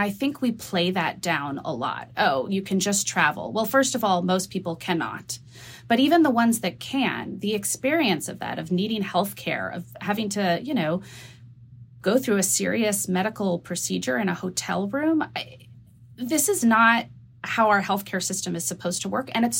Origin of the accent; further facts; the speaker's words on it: New Mexico, United States; I'm from New Mexico, so I'm allowed to say that.